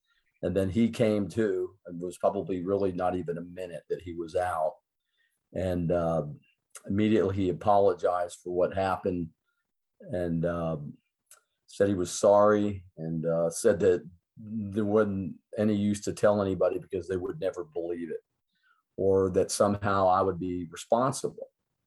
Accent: Florida, United States; I'm a typical American kid. You know, I grew up in Florida on the West Coast. I came from a middle class family

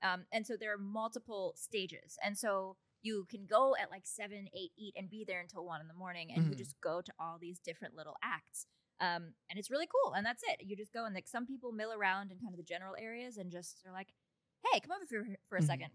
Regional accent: Los Angeles, California, United States; also born or lived in Midwest; I've weirdly enough, wasn't invited to the Magic Castle, and I grew up in Los Angeles. I'm from the Midwest, but I grew up here

